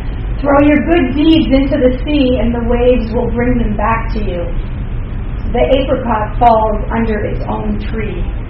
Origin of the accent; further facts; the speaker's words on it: Beirut, Beirut Governorate, Lebanon; Lebanon, you know, and coming and growing up during the civil war in Beirut. And I would say because I grew up in the Armenian community